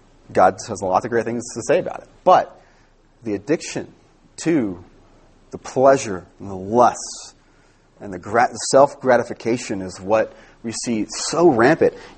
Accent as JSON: {"language": "English", "town": "Oxnard", "region": "California", "country": "United States", "tie": "born or raised there", "said": "I grew up in Oxnard, California, and this is a major problem."}